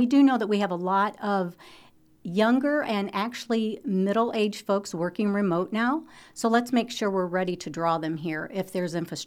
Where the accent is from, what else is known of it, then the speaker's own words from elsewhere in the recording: Detroit, Michigan, United States; now in Atlantic, United States; and I grew up in Detroit, and Bill grew up in Louisville, Kentucky.